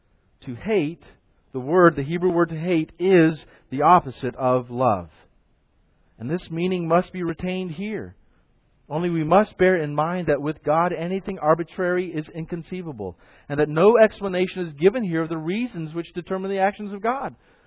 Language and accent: English; the South, United States; I grew up in the South. And in the South, you do not say you hate something.